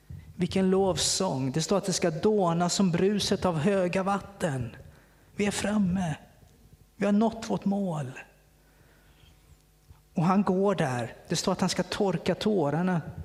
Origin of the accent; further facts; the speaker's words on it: Kalmar, Kalmar County, Sweden; När jag växte upp i Kalmar så hade man kyrkan på tredje våningen.